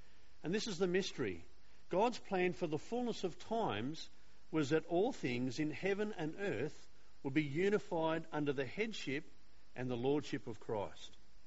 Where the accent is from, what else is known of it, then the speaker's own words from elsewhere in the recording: Narrabeen, New South Wales, Australia; I grew up in Narrabeen and I used to wander down to North Narrabeen Bridge